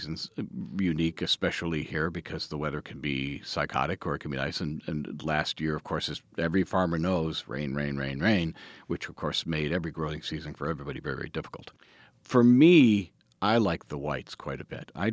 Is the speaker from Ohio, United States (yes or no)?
yes; Ohio, United States; What's interesting is all the way around the Great Lakes, in my home state of Ohio, Northeast Ohio, there's a ton of wineries.